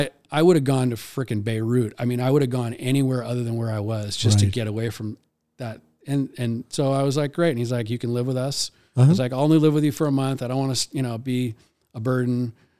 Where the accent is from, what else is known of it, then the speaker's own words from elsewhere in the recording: London, United Kingdom; also born or lived in California, United States; I think some people thought it was cool that I was from London. Other people thought it was cool that I was from California, but I didn't really feel like I was from anywhere.